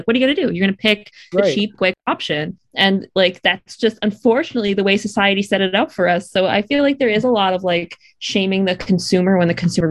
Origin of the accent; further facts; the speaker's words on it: United States; I guess I have been numb to it, which is another big part of being American.